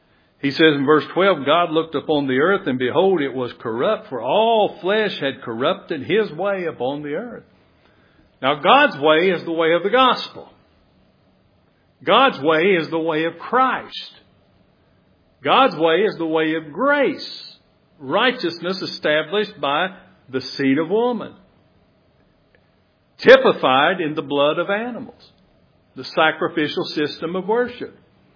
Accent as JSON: {"language": "English", "country": "United States", "tie": "born or raised there", "said": "You know, we were kind of spoiled, I think, you know, growing up in America and in the 50s and 60s and all that."}